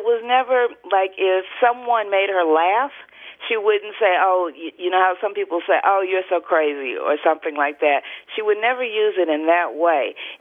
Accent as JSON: {"language": "English", "town": "Indianapolis", "region": "Indiana", "country": "United States", "said": "I'm from Indianapolis, Indiana."}